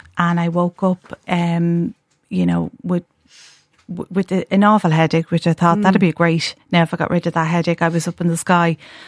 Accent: Dublin, Leinster, Ireland; growing up in Dublin in the 1970s

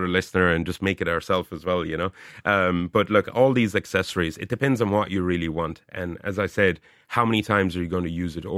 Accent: Munster, Ireland; down at the country house in Kerry, because I'm originally from Kerry.

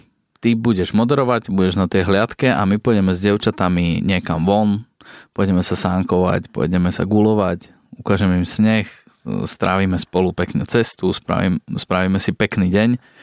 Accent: Trnava, Trnava Region, Slovakia; keď môžu byť dievčatá varované u nás doma v Trnave

